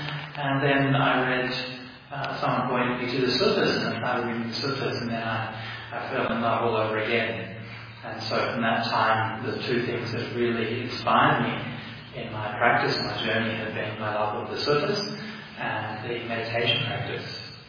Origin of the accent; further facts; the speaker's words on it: Perth, Western Australia, Australia; I mean, Perth is my home, my hometown